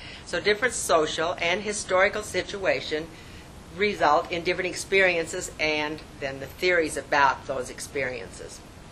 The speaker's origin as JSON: {"language": "English", "region": "Wyoming", "country": "United States", "tie": "born or raised there", "said": "mostly in my home state, known as, of course, the Equality State"}